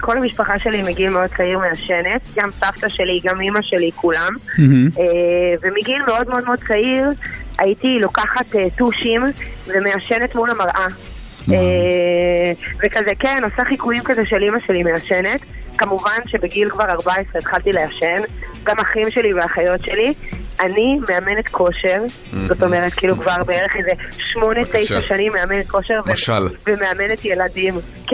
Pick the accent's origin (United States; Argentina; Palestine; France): Argentina; now in Tel Aviv, Israel; אני ארגנטינאית.